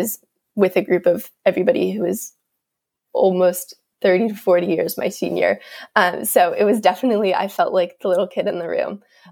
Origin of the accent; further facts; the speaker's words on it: Albany, United States; I'm 18 years old, almost 19, and I'm currently a sophomore at UCLA. But my hometown is Albany, where I actually am currently right now.